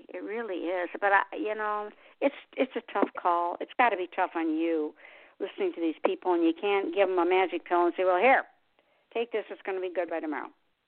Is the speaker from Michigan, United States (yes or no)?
yes; Detroit, Michigan, United States; I came from Detroit, you know, Motown, all of that.